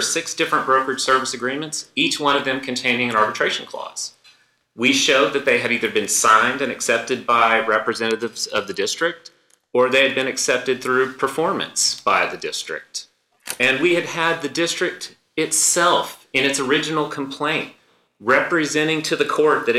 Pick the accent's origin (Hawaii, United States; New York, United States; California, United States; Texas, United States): Texas, United States; I'm from Texas.